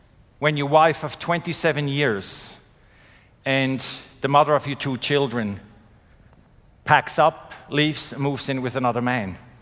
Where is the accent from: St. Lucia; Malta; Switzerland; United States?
Switzerland; Zurich; moved away as an adult; also born or lived in Melbourne, Australia; Right, so I was born and raised in Zurich, Switzerland. And then I spent most of my adult life, working life, in Melbourne, Australia.